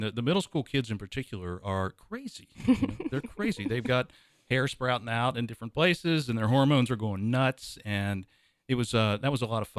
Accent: Cincinnati, Ohio, United States; I grew up in Cincinnati, Ohio, in a little community that was to the east of Cincinnati called Marymount, spelled Marymount, but it's Marymount.

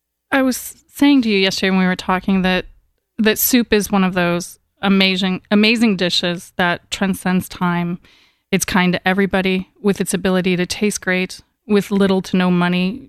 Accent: Chicago, Illinois, United States; So I grew up in Chicago with my dad and my two sisters.

